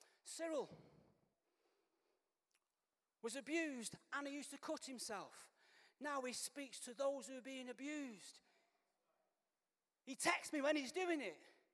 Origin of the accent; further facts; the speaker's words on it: Manchester, North West England, United Kingdom; I said, "Yeah, mate, I'm from Manchester, innit?"